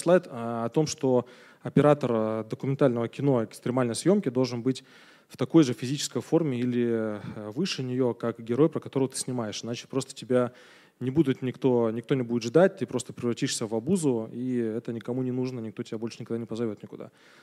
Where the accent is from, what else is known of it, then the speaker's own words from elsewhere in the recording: Kamchatka Krai, Russia; я родился и вырос на Камчатке, и это как бы такой визуальный фон для моего становления